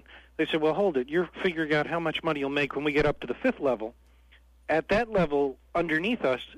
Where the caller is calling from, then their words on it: Albany, New York, United States; I'm calling from beautiful downtown Albany, New York.